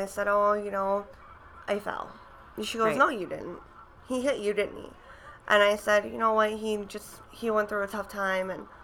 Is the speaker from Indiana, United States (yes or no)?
yes; Churubusco, Indiana, United States; You know, I'm from Cherubusco, small town girl.